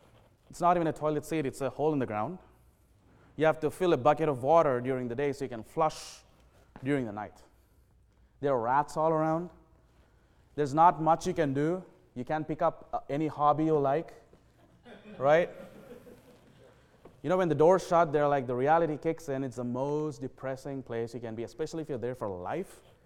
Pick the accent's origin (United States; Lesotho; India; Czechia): India; I'm from India, this is a nothing burger.